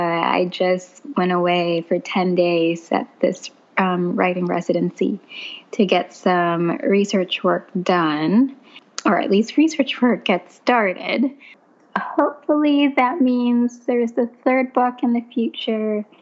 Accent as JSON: {"language": "English", "country": "Philippines", "tie": "born or raised there", "said": "I grew up in the Philippines"}